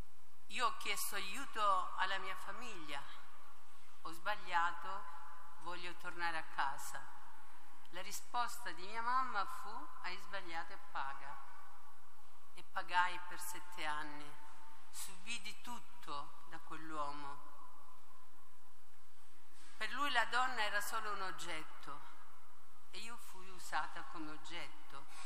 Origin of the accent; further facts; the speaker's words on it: Apulia, Italy; ho 85 anni, sono una pugliese.